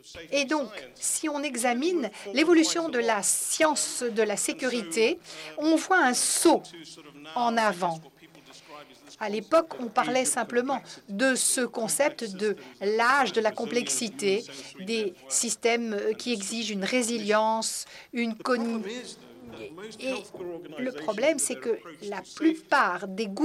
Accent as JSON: {"language": "French", "town": "Cape Town", "region": "Western Cape", "country": "South Africa", "moved": "yes", "said": "Je viens de Cape Town, en Afrique du Sud, et je suis un exilé, et ça fait 25 ans que je suis en exil"}